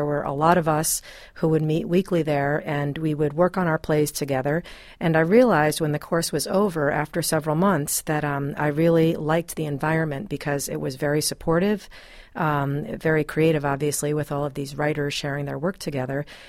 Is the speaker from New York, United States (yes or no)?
yes; Rhinecliff, New York, United States; when I was a kid growing up in Rhinecliffe.